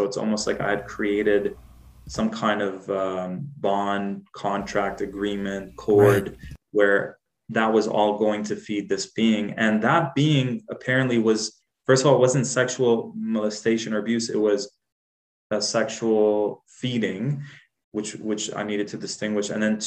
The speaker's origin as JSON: {"language": "English", "region": "Dubai", "country": "United Arab Emirates", "tie": "born or raised there", "said": "Like, even growing up in Dubai, it was like very hierarchical."}